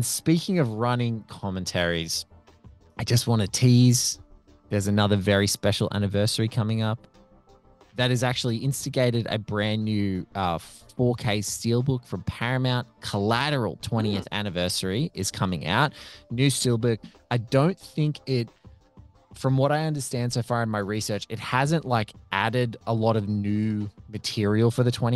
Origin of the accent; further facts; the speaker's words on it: Australia; And I just, I'm also Australian.